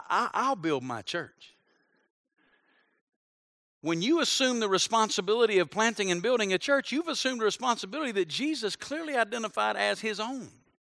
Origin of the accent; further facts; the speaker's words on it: Alabama, United States; I'm from Alabama. You don't go to Las Vegas.